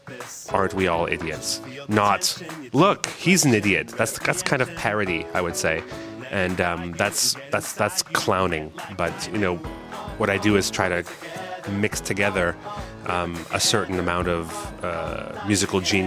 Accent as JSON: {"language": "English", "country": "Canada", "tie": "born or raised there", "said": "And you know, I grew up in Canada, so I know how to speak French."}